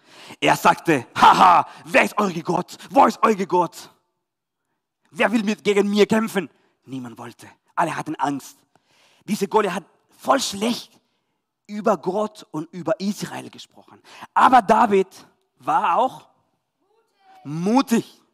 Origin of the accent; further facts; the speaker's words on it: Chile; German is a second language; Ich komme aus Chile. Von dem her meine Akzente.